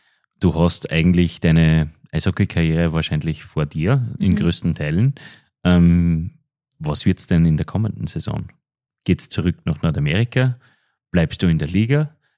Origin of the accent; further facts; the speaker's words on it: Lower Austria, Austria; Also vor allem als Niederösterreicher